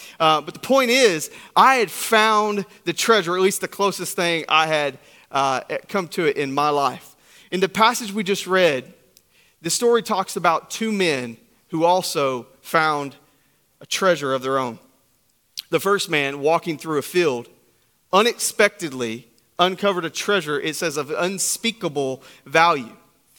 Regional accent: Tennessee, United States; I grew up in East Tennessee, so my family used to go to Gatlinburg a few times a year.

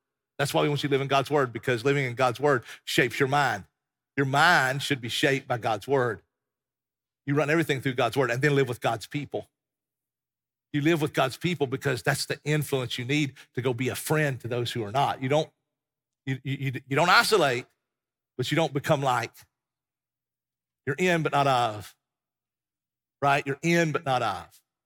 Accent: Tennessee, United States; I came to that when I was 17 years old on a bus from East Tennessee with my church.

